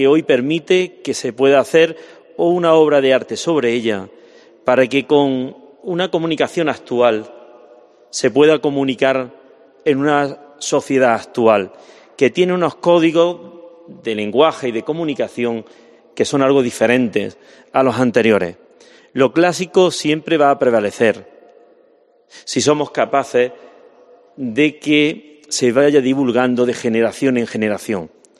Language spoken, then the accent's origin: Spanish; Montillana, Andalusia, Spain; porque mi padre, siendo cazador de conejos, que es lo que en mi tierra hay, pertenecía en mi pueblo, Montillana, pues al cuartel de aquí.